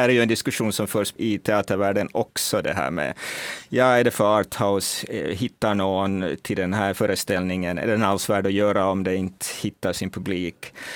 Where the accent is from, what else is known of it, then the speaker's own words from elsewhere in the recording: Finland; jag är från Finland